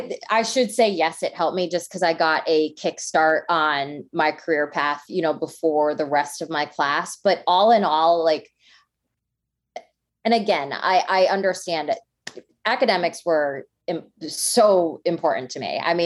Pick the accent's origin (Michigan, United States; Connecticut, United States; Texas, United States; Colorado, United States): Connecticut, United States; So growing up in Connecticut, ESPN is located right in Connecticut.